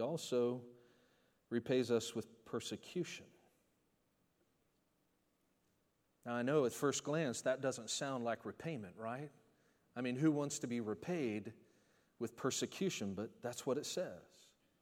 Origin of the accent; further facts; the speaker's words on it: Orlando, Florida, United States; You know, I grew up here. I was born and raised in Orlando. Obviously, this is the theme park capital of the world.